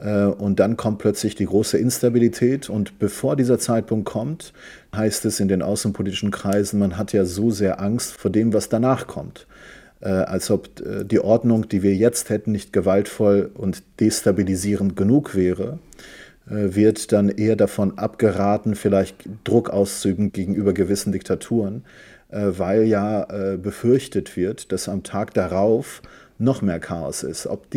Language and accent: German; Ahvaz, Khuzestan, Iran; also born or lived in Tabriz; ich selbst bin gebürtig aus Tabriz, aus der iranischen Provinz Aserbaidschan, also so eine Art Azeri-Türksprachig, wenn man so möchte, obwohl die Aseris das nicht gerne hören, und auf der anderen Seite, genau, und bin aber in Ahvaz aufgewachsen